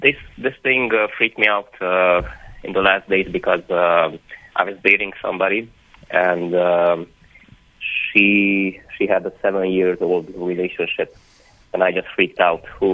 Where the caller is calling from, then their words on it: New York, United States; Hi. I'm calling from New York.